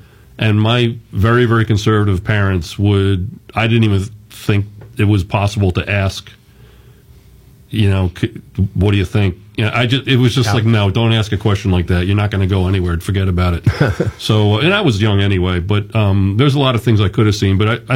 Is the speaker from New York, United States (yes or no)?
yes; New York, United States; No, not that I have any objection to … but, I grew up around the block from him, but he's older than me